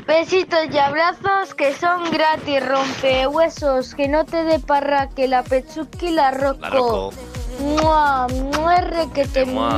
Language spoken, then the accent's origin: Spanish; Vinaròs, Valencian Community, Spain; de Vinaroz. Y hoy te voy a contar un chiste y una canción.